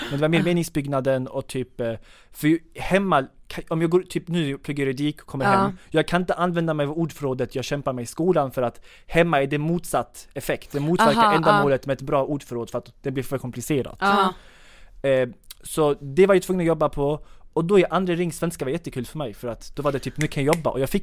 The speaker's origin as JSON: {"language": "Swedish", "country": "Sweden", "tie": "born there", "said": "Han var inte heller född i Sverige, jag är född i Sverige."}